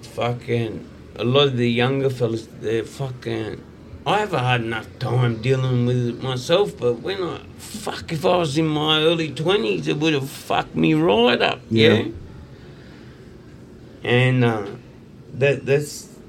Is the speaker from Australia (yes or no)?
yes; Brisbane, Queensland, Australia; I grew up in Brisbane, Queensland